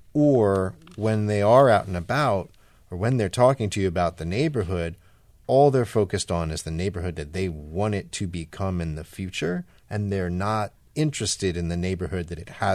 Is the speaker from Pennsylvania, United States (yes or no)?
yes; Philadelphia, Pennsylvania, United States; I mean, I grew up in Philly in the 80s, and the whole city just seemed abandoned.